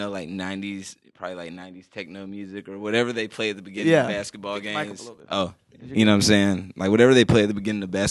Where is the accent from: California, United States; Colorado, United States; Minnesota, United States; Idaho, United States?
California, United States; Riverside; I'm from Riverside.